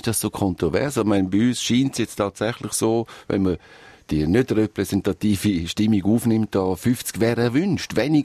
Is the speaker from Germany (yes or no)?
no; Switzerland; Sind wir Schweizer denn ein besonderes Schildervolk?